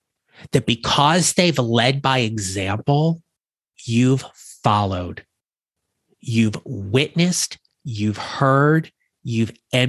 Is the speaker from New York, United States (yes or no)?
no; New Jersey, United States; I was this guy from Northern New Jersey who just wanted to come down and work.